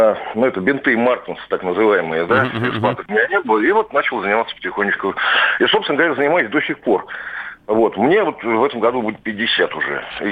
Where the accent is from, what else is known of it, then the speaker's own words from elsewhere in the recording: Moscow, Russia; Я из Москвы.